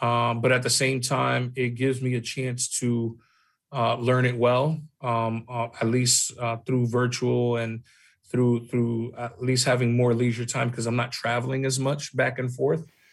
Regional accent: United States; growing up in America with the different issues that are before us

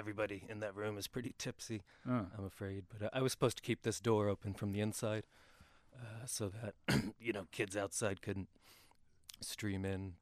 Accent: Kennett Square, Pennsylvania, United States; Yeah, I grew up in Kennett Square. I went to a private school in Wilmington, Delaware.

